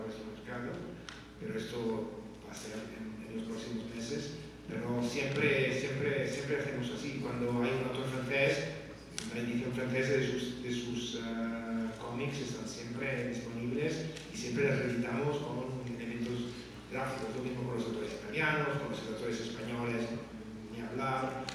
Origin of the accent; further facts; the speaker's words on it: Mexico; Claramente nosotros somos editores mexicanos y queremos incrementar la lectura en un castellano mexicano